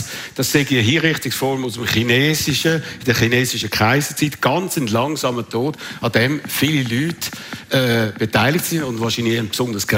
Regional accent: Switzerland; mir als Schweizer

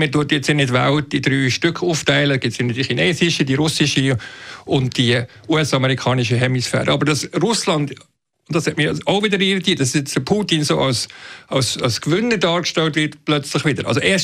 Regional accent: Switzerland; Bei uns in der Schweiz funktioniert das ja eigentlich mit 4 sehr gut, aber wir haben einfach ein ganz anderes System mit der direkten Demokratie

